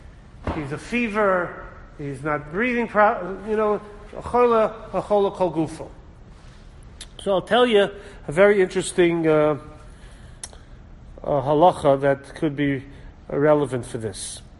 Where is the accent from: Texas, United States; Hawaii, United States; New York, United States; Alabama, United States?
New York, United States; Washington Heights; So I'm from Washington Heights, so the Moilim in Washington Heights, the Katzensteins, Rav Yitzchak Katzenstein was the Moil there for many years.